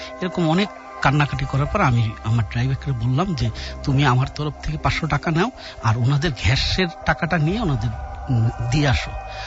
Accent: Madaripur, Dhaka Division, Bangladesh; মাদারীপুর থেকে এসেছি।

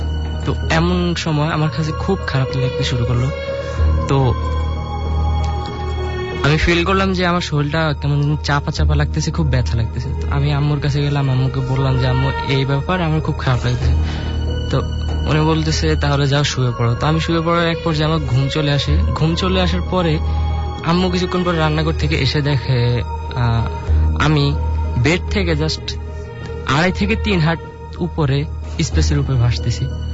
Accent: Dhaka, Dhaka Division, Bangladesh; আমি ধানমন্ডি থেকে আসছি

